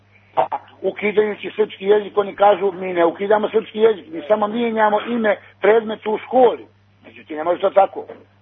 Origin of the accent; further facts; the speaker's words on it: Montenegro; djed je bio Srbin, otac Srbin, pa ne treba dokazivati valjda da sam ja Srbin. Naravno, ja sam Crnogorac, zato što sam iz Crne Gore